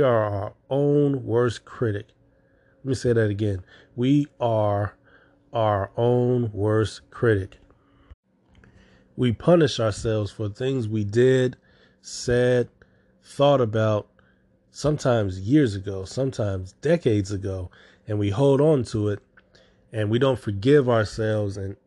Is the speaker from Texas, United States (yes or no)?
no; Chicago, Illinois, United States; I'm from Chicago.